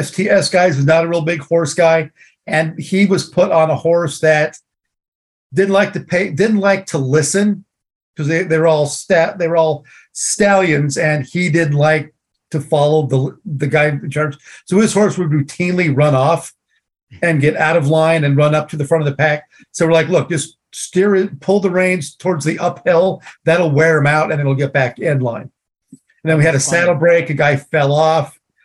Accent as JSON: {"language": "English", "region": "Oregon", "country": "United States", "tie": "born or raised there", "said": "I grew up in Oregon and our neighbors had horses."}